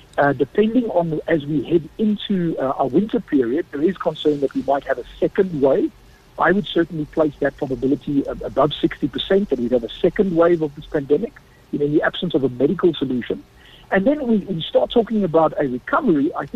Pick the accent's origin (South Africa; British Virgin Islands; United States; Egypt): South Africa; How effective do we, as a South African society, prevent the spread of that virus?